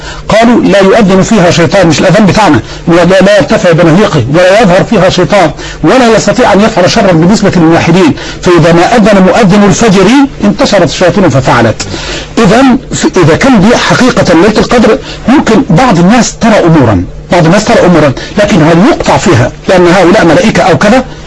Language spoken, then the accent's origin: Arabic; Egypt; والعوام بيعرف المشكلة دي عندنا في مصر في كل البلاد العربية